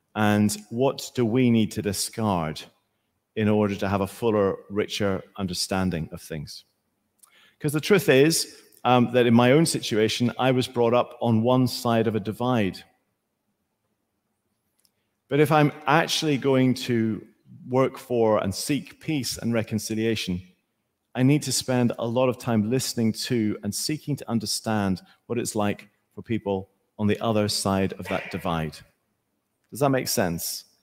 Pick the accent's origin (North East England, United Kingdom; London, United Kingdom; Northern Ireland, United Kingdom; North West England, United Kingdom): Northern Ireland, United Kingdom; with my accent, I don't come from these parts. I do come from the very north of Ireland. And I was born at the end of 1970.